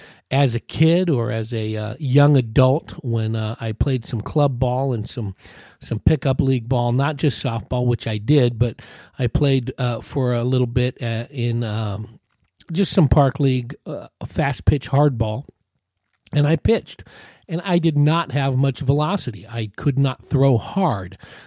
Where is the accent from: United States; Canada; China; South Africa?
United States; Hayward, California; eight, 10-year-old kid growing up in Hayward, California, going to Palmacia Elementary School